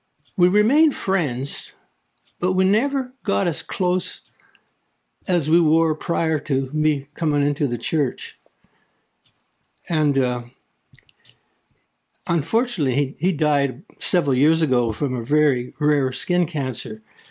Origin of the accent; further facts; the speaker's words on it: Coquitlam, British Columbia, Canada; I was raised in Coquitlam, and my neighbor, his name was Albert. We grew up together. He was born in June of 43, and I was born in April of 43